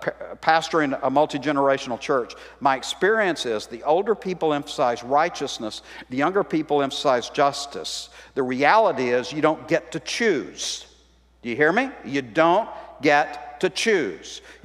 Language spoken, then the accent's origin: English; Texas, United States; growing up in East Texas, where there are a lot of churches, there's more churches than gas stations, we used to say.